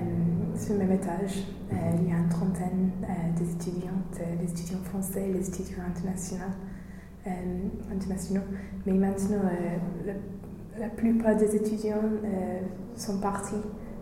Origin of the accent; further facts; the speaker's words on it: England, United Kingdom; accent: English; French is a second language; moi je suis anglaise